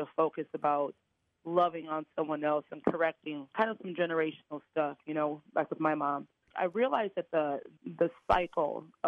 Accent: Midwest, United States; I'm from the Midwest, you know.

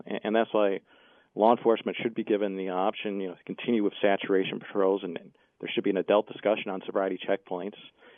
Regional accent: Wisconsin, United States; And, you know, I'm from Wisconsin. I get told every time I come back there

